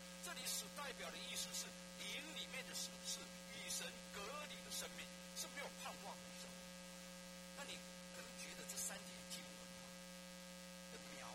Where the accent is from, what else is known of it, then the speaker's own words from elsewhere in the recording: China; 我们中国人有一句古话